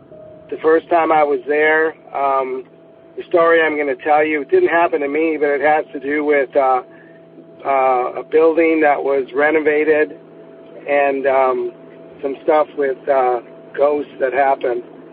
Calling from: Phoenix, Arizona, United States; I'm calling from Phoenix, Arizona.

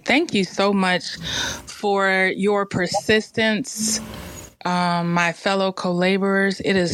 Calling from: Boston, Massachusetts, United States; I am tapping in from Boston, Massachusetts this morning.

